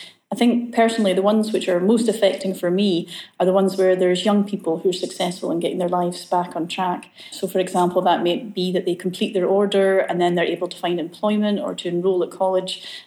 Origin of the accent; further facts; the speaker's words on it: Dundee, Scotland, United Kingdom; I'm from this area. I was born in Dundee and I went to Carnoustie High School.